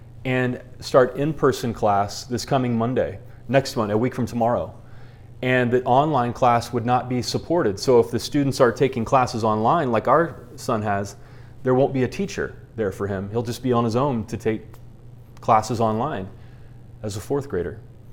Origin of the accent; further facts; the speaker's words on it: Arizona, United States; By July 8th, our home state, my home state at least, of Arizona, you may be watching this all over the country, but my home state of Arizona led the world for a while in COVID-19 cases.